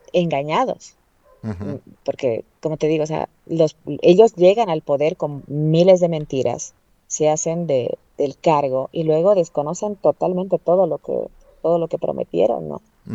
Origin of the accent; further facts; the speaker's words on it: Bolivia; en una lectura muy personal como boliviana te digo